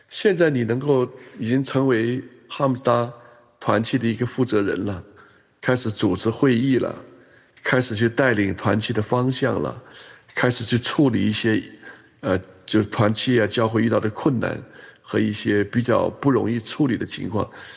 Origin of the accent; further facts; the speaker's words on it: Guangzhou, Guangdong, China; 我从小就在广州市中学生业余合唱团，从初中一二年级一直到高中二年级，这几年我都在那里的